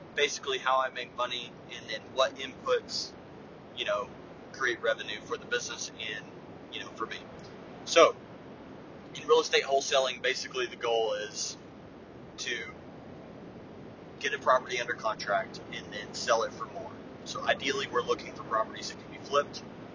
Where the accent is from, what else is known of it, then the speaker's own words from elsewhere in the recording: Oklahoma, United States; Roughly in Florida, and I'm from Oklahoma, so we're an hour behind